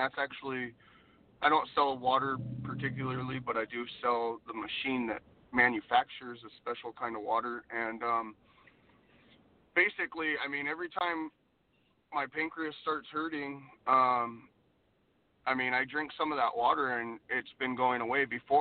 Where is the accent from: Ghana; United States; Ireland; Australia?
Ireland; I'm Irish. I like my meat and potatoes, you know.